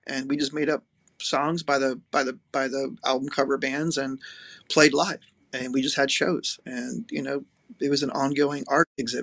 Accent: Los Angeles, California, United States; how as a kid, I grew up in LA. My first real record store was Tal Records growing up in Southern California.

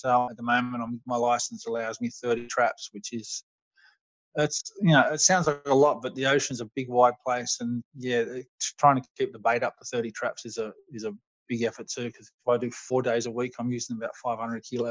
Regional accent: Sydney, New South Wales, Australia; Sydney, I grew up in Sydney. Dad fished in Sydney all his life, so I was second generation.

